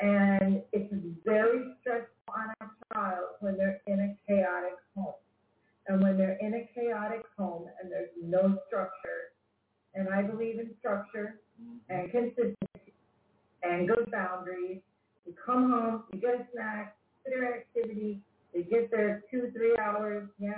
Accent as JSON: {"language": "English", "region": "Crete", "country": "Greece", "tie": "born or raised there", "said": "Most of us growing up in Crete, you know, we were exposed to things and exposed to different types of people."}